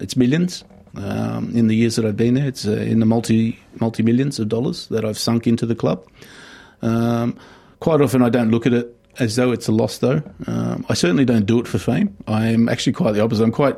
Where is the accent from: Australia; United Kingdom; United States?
Australia; New South Wales; I was born in Australia, but we grew up on the Central Coast